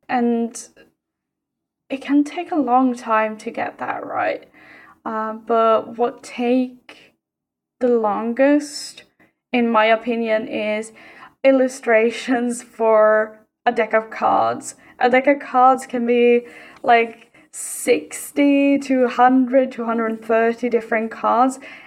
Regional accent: Stockholm, Stockholm County, Sweden; Oh yeah, I'm from Sweden. I live in Stockholm.

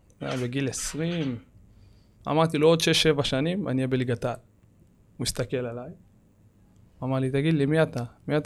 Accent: Kiryat Gat, Southern District, Israel; אנחנו גדלנו בפריפריה, בקריית גת.

